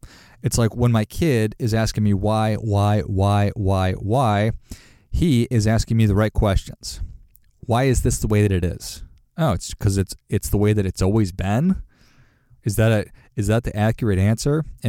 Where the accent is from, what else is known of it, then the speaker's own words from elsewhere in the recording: Minnesota, United States; Because my family voted Democrat because we're from Minnesota.